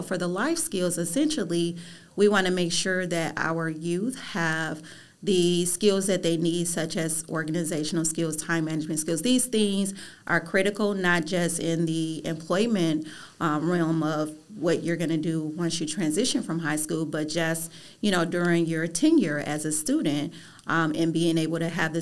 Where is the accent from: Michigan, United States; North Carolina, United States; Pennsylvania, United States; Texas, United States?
Michigan, United States; Detroit; also born or lived in Chicago, Illinois; So I grew up in the city of Detroit. I'm actually from Chicago, Illinois.